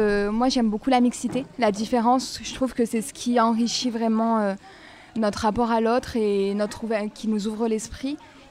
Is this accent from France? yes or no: yes; Grenoble, Auvergne-Rhône-Alpes, France; moi qui ne suis pas du tout de Fontaine, je suis de Grenoble de base